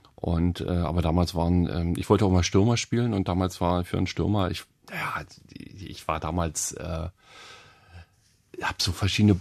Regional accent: Nauendorf, Germany; das war die LPG in meinem Heimatdorf in Nauendorf

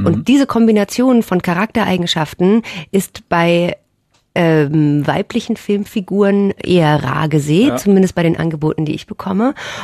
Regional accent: Munich, Bavaria, Germany; now in Berlin, Germany; ich bin in München ja aufgewachsen und auch sehr gerne dort aufgewachsen, aber für mich war immer klar, dass ich in München nicht alt werden will und mir das ein bisschen zu eng ist. Und dann hat es mich nach Berlin verschlagen

